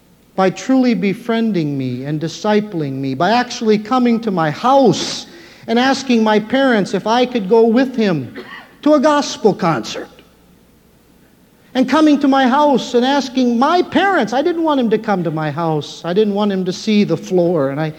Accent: Minnesota, United States; And she ended up in Fergus Falls State Hospital, 65 miles away from my hometown.

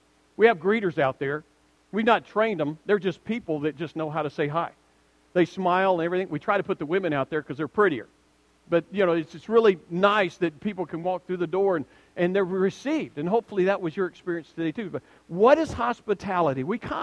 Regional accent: the South, United States; I have the advantage of being taught what hospitality was growing up in the South

